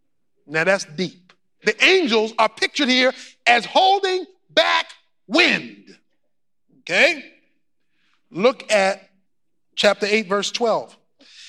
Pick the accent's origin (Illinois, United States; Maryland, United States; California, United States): Maryland, United States; Baltimore; born or raised there